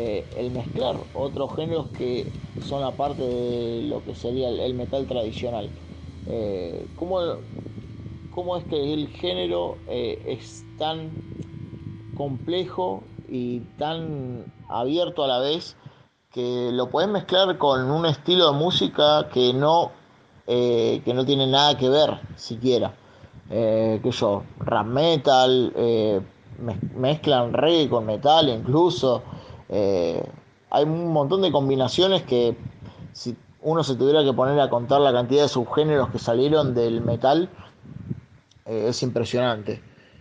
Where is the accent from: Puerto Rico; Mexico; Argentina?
Argentina; Quilmes, Buenos Aires Province; Bueno, obviamente somos de Argentina. Pero bueno, somos de Quilmes, provincia de Buenos Aires.